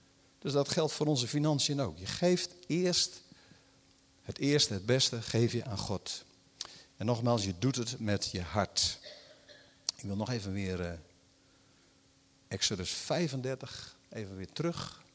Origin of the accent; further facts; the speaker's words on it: Netherlands; Maar wij willen, vooral als Nederlanders, voor een dubbeltje op de eerste rij.